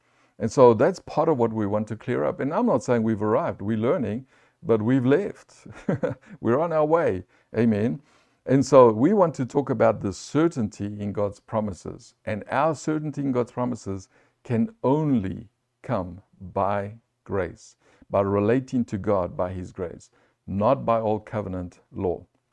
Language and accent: English; South Africa; now in United States; I was raised in South Africa, therefore, you Americans need to accept me that way, and this is how I'm going to be.